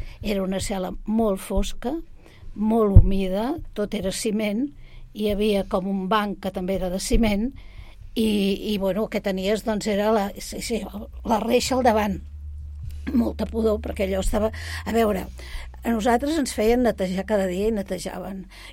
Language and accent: Catalan; Barcelona, Catalonia, Spain; perquè jo sóc de Sant Andreu